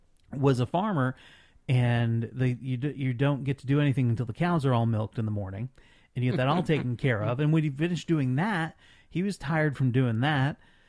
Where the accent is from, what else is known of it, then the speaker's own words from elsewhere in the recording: Vermont, United States; Growing up, I grew up in Vermont, but I also grew up Catholic. So going to midnight mass was a big thing. And my parents very rarely did that because we grew up on a farm